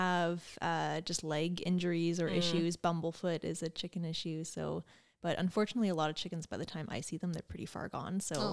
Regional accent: Oshawa, Ontario, Canada; I grew up in Oshawa. So GTA, but my parents are from the Smith Falls area originally.

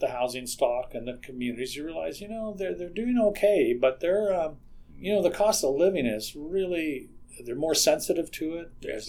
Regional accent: Toronto, Ontario, Canada; now in Vancouver, Canada; having grown up as an urban kid, you know, I came from a village, a very small village, but I grew up in Toronto, and then I live a big chunk of my life now in Vancouver

